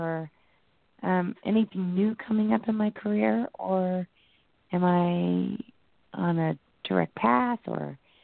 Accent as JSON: {"language": "English", "town": "Indianapolis", "region": "Indiana", "country": "United States", "said": "Indianapolis."}